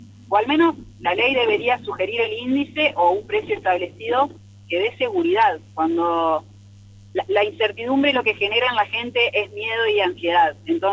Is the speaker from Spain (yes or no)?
no; Argentina; como argentinos y comunidad